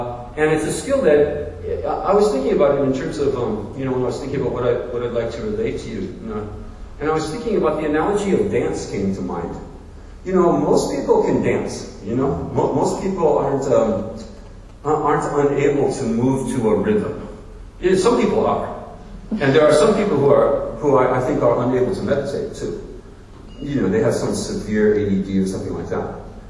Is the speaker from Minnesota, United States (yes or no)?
yes; Minnesota, United States; I grew up in Minnesota, which is near Canada